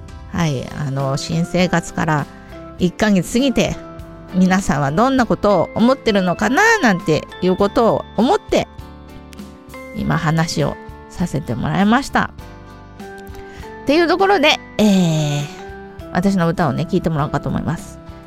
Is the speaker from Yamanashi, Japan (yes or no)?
yes; Fujikawaguchiko, Yamanashi, Japan; moved away as an adult; now in Tokyo, Japan; 私が18歳で、上京して、まあ、山梨県の河口湖町ってところから、東京のね中野区に来たんですよ中野区に、働きに来たんです、郵便局の。